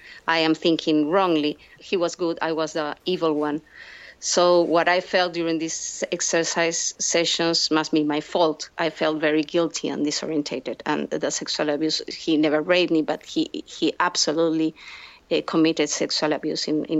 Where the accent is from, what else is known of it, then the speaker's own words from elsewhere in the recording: Lima, Peru; I come from Peru and from a very Catholic middle-class family in Lima.